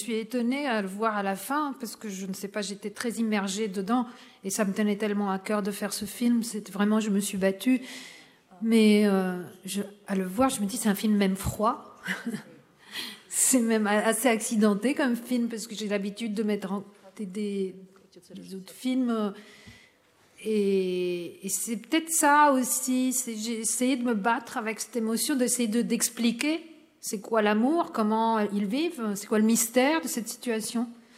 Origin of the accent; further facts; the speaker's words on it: Lebanon; now in France; Moi, je suis libanaise et française, et j'habite en France depuis tellement longtemps